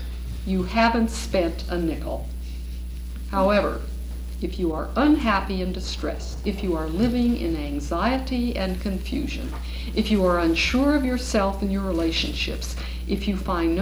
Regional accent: United States; I am simply 6% of the world's population as an American

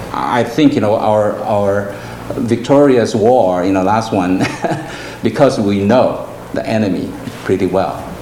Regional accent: Seattle, Washington, United States; Well, you know, in Seattle, you know, I'm from Seattle.

